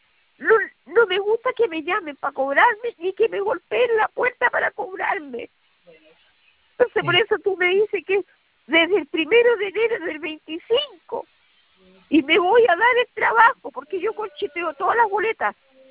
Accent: Valparaíso, Chile; yo soy de Valparaíso

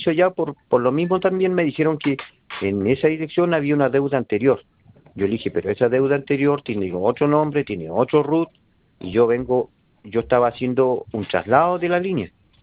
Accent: Coyhaique, Aysén, Chile; yo soy de Coyhaique, la primera región

